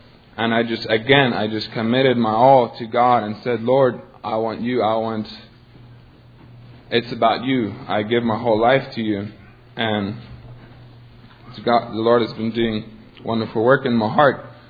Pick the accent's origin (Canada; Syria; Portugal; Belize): Belize; now in United States; I have been here in the States for about 4 months now. I'm from Belize